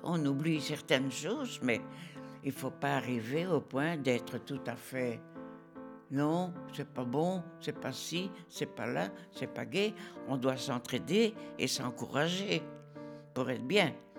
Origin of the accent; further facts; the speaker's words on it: Schaerbeek, Brussels, Belgium; born there; Je suis née à Schaerbeek, en Belgique. Je suis de 33. J'ai 91 ans.